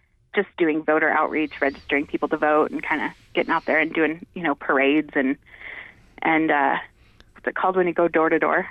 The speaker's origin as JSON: {"language": "English", "town": "Pocatello", "region": "Idaho", "country": "United States", "tie": "born or raised there", "said": "I'm a former ISU student. I was born and raised in Pocatello, so I've lived here now for 38 years."}